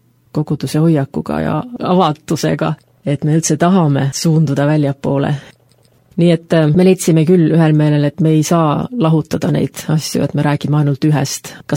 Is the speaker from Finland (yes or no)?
yes; Finland; now in Estonia; Minul, kes olen Soomest tulnud